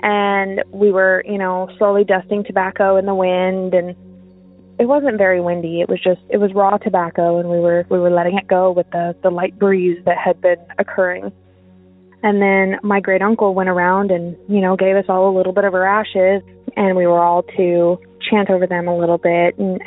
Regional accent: Montana, United States; now in Texas, United States; I'm formerly from Montana. I now currently reside in Texas.

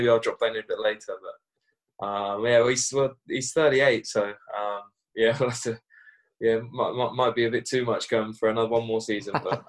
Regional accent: England, United Kingdom; growing up in England

